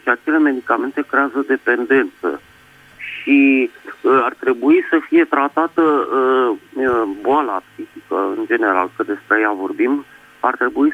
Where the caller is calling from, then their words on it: Bucharest, Romania; din București.